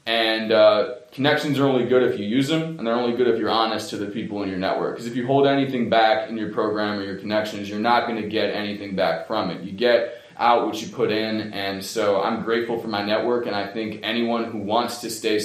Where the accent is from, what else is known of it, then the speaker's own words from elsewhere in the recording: Washington, District of Columbia, United States; And I'm from Washington, D.C., if you can't tell from my accent. I ain't a native Vermonter, but I've been coming up here since I was a little kid.